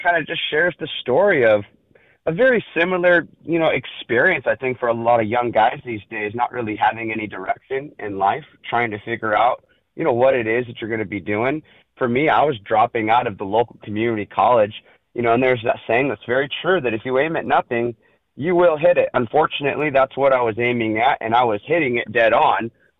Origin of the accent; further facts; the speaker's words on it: Huntington Beach, California, United States; back here in my hometown, Huntington Beach, California